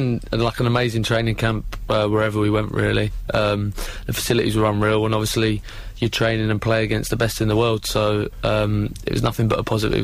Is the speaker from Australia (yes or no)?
no; England, United Kingdom; No, I'm just British.